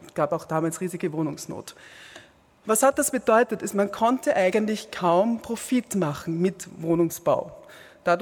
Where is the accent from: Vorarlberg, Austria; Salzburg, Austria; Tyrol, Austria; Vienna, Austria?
Vienna, Austria; Jetzt komme ich aus Wien